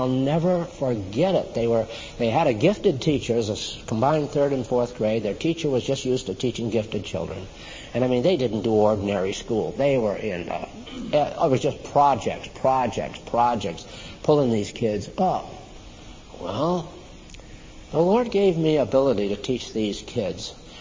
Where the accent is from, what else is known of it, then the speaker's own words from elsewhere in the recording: Arizona, United States; And I said, "Well, I'm from Arizona. I have a Bachelor of Arts in Education, but I also have a minor in music, and I have a year teaching high school music."